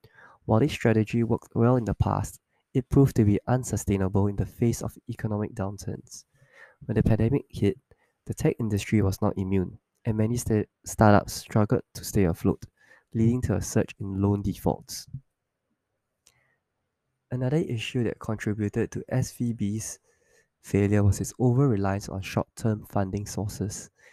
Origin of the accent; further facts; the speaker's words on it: Singapore; Yeah, I'm a Singaporean boy.